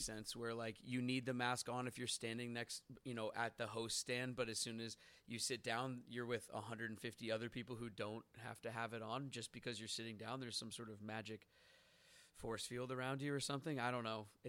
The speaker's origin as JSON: {"language": "English", "town": "Seattle", "region": "Washington", "country": "United States", "said": "Like I'm from Seattle, home of Boeing."}